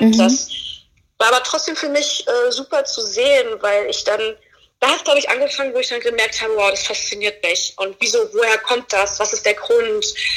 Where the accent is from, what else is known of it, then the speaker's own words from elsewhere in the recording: Fulda, Hesse, Germany; moved away as an adult; now in Berlin, Germany; ich komme aus Fulda. Ich bin mit 19 Jahren bin ich nach Berlin gezogen.